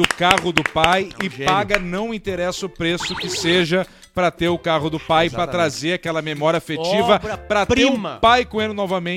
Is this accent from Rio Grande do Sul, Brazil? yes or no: yes; Alegrete, Rio Grande do Sul, Brazil; Eu sou da Alegrete.